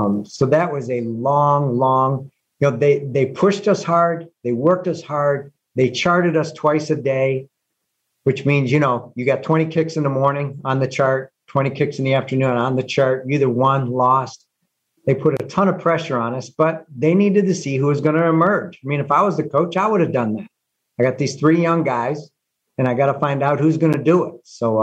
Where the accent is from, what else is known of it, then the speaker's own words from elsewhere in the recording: Cleveland, Ohio, United States; we play the Cleveland Browns, which I grew up in Cleveland, so I got even more people watching.